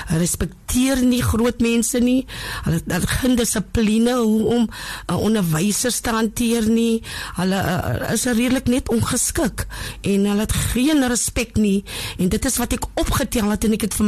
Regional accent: Wellington, Western Cape, South Africa; ek is van Wellington en ek is 'n kapelaan

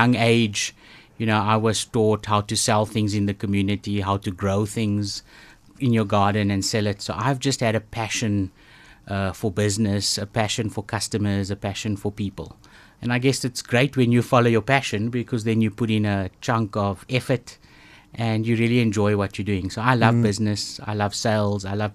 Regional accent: East London, Eastern Cape, South Africa; I grew up in East London of all places, so close to the coast, a very simple family.

